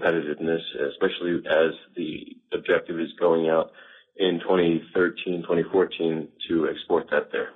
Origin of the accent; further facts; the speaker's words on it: New Jersey, United States; I'm from New Jersey, but not old Topan, New Jersey.